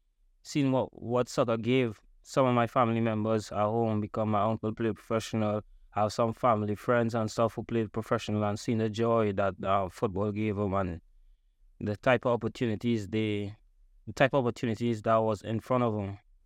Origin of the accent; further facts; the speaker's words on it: Trinidad & Tobago; growing up in Trinidad and Tobago is kind of tough, bro. Like, you don't have much opportunities and stuff back home, but I was blessed to have the family that I got. Growing up in Saganga, Simeon, very family, got a lot of family around you.